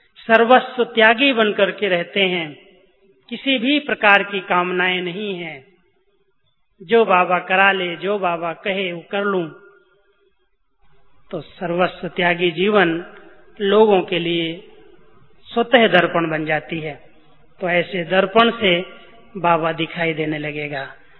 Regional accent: Uttar Pradesh, India; मैं यूपी से आया, गांव से

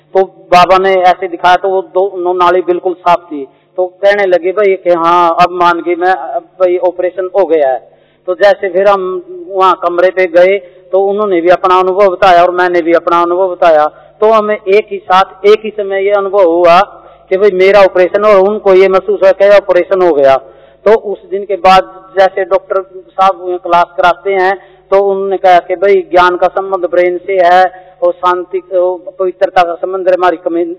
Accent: Karnal, Haryana, India; शरीर का नाम … मैं करनाल हरियाणा से आया। काम मेरा खेती बाड़ी का, तो मैं किसान के घर में जन्म लिया

